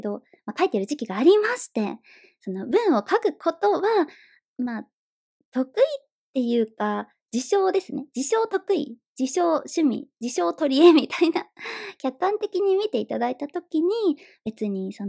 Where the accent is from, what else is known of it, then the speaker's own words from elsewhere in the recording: Hokkaido, Japan; moved away; 私、北の大地出身なんですけれども